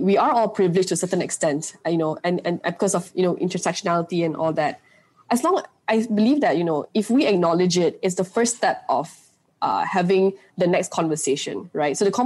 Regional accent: Miri, Sarawak, Malaysia; also born or lived in United States; But I grew up in Miri, Sarawak as well because we moved there when I was younger.

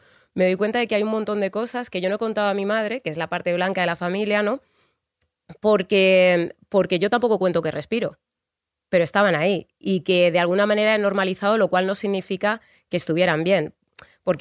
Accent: Alcorcón, Community of Madrid, Spain; soy mujer leída como negra aquí. En otros contextos, pues a lo mejor me leen como mestiza, vete tú a saber cómo, pero además soy de Alcorcón

